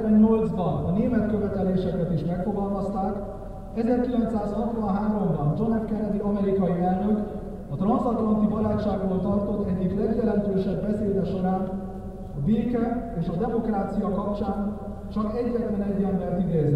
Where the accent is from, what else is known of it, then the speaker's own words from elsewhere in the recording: Debrecen, Hajdú-Bihar, Hungary; hiszen Debrecen város, szülővárosom, Paderborn testvérvárosa.